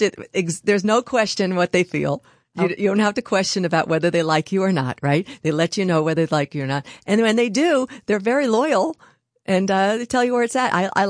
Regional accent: New York, United States; I was raised here in the Catskill Mountains

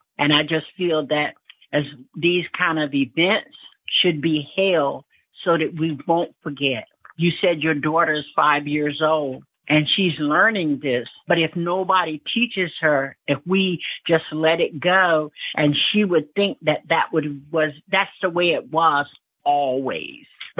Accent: the South, United States; Well, for some of us that are older, I was born in 1948, and I was raised in the South.

